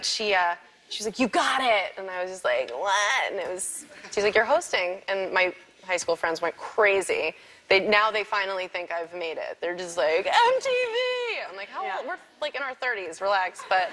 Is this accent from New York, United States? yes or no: yes; New York, United States; And I'm from New York, so and that night I was just so excited. All my high school friends were there.